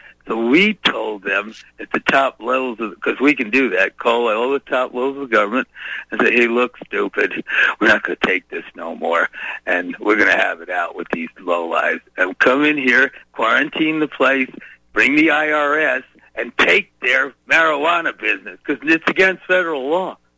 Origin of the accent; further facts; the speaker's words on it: Texas, United States; I mean, we're from Texas, and we knew it.